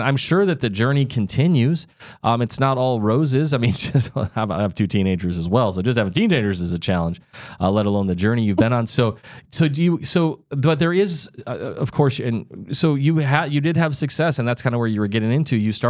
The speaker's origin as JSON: {"language": "English", "region": "Midwest", "country": "United States", "said": "I'm from the Midwest."}